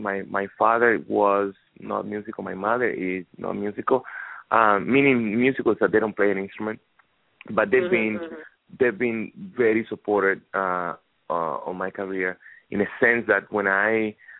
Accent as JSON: {"language": "English", "country": "Cuba", "tie": "born or raised there", "said": "when I was growing up in Cuba, I didn't really have the opportunity to really hear."}